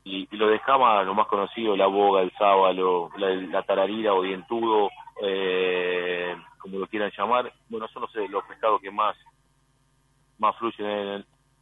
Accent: Córdoba, Argentina; now in Santa Fe, Argentina; Yo soy, a pesar de que soy cordobés y estando mucho tiempo en Santa Fe, así que donde vivo y donde estamos trabajando.

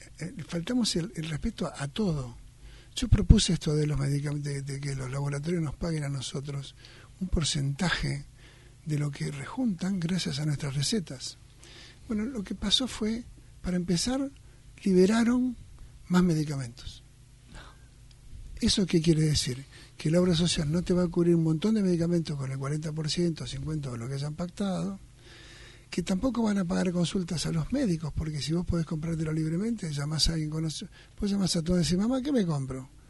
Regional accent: Argentina; yo no me fui del país porque Argentina me gustaba más para estudiar mi especialidad que otros países.

